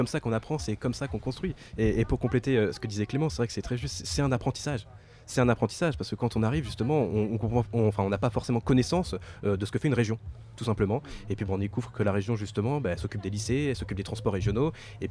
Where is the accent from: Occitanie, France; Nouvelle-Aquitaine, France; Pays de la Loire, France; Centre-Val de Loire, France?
Centre-Val de Loire, France; Nogent-le-Rotrou; now in Lyon, France; moi en fait je viens de Nogent-le-Rotrou en Eure-et-Loire, j'ai fait toute ma scolarité là-bas et actuellement donc je suis étudiant à Lyon au sein d'une école qui forme à la transition écologique.